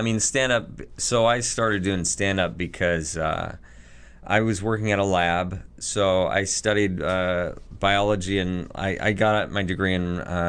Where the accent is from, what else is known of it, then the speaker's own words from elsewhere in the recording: Seattle, Washington, United States; And so that was because I'm from Seattle and Gary Larson is from Seattle.